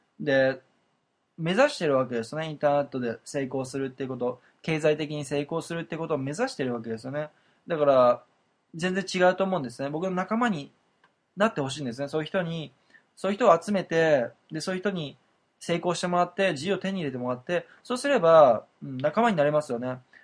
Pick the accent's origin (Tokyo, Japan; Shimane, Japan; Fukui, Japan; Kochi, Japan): Kochi, Japan; 高知県の僕の地元の田舎で暮らしていて